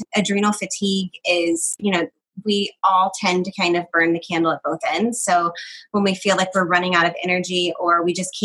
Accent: Georgia, United States; so I'm from Georgia.

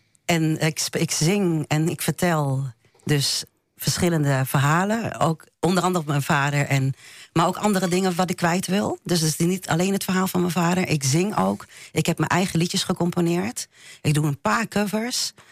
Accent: Deventer, Overijssel, Netherlands; Ik ben in Deventer opgegroeid. En ik kan hartstikke goed Deventer praten.

